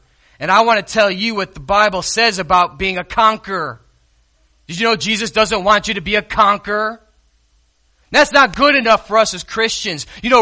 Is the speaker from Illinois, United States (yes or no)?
yes; Chicago, Illinois, United States; I was thinking of the days I grew up in Chicago, and I was thinking of the days of the Chicago Bulls.